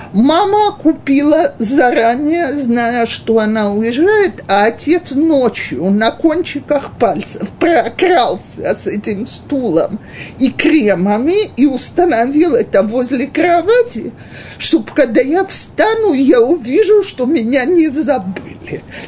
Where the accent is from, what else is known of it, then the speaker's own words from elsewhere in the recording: Russia; Я, как всякий выходец из России, для меня день рождения – дата, без которой обойтись невозможно.